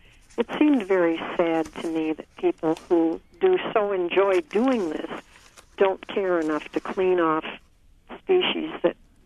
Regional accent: Fond du Lac, Wisconsin, United States; And recently there was a fishing tournament held here. I am from Fond du Lac.

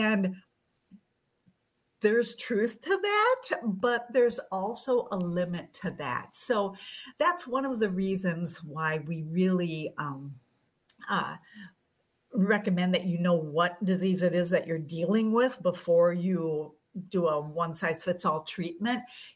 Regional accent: Plover, Wisconsin, United States; Potato beetles growing up in Plover in the Central Sams area of Wisconsin. You know, potatoes are everywhere.

